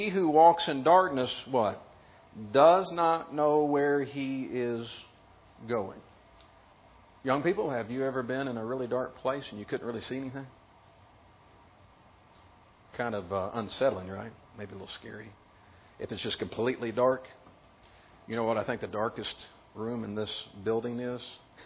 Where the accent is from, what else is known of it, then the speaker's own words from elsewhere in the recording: Kentucky, United States; growing up in Kentucky, Mammoth Cave, and Donna, I'm sure, has gone there, right?